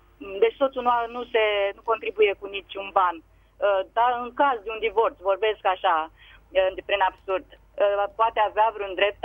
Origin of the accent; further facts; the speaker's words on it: Bucharest, Romania; din București.